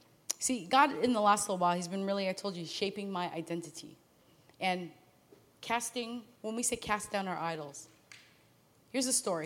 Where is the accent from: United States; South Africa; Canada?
Canada; I come from Canada, we speak French.